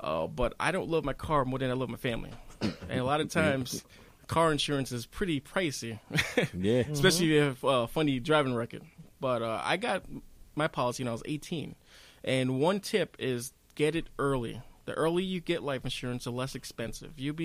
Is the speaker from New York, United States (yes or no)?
yes; New York City, New York, United States; now in Hudson, United States; I've been living in Hudson since 07, but originally from New York City, Far Rockaway, New York.